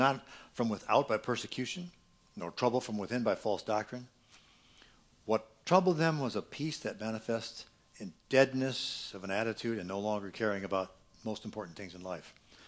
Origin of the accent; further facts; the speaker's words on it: United States; born there; which means I was born in America.